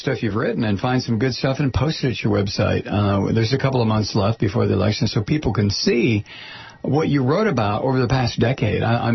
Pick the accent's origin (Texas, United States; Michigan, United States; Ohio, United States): Ohio, United States; Toledo; I'm from Toledo, Ohio originally, and I hate that term.